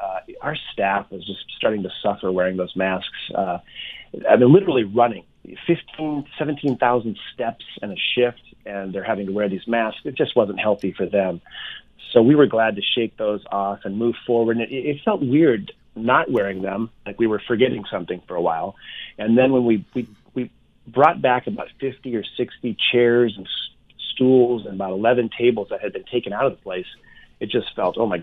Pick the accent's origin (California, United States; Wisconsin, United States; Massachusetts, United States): Wisconsin, United States; Eau Claire; born there; also born or lived in Menominee; Yeah, I was born in Eau Claire, Wisconsin, and lived in Menominee.